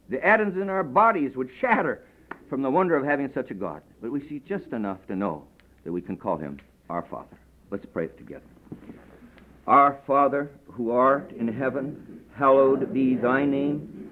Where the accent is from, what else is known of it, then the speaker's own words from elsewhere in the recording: Ada, Minnesota, United States; I was brought up in the Red River Valley, in the piety of the Red River Valley myself, Ada, Minnesota, Detroit Lakes.